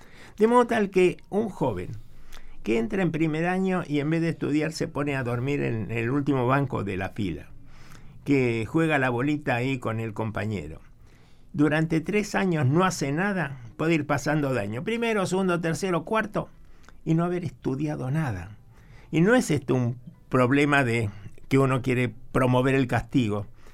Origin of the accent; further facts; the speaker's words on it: Argentina; primero porque soy argentino, medio uruguayo, pero soy argentino también